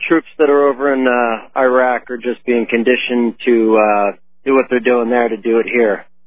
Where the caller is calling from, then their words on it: Colorado, United States; Colorado.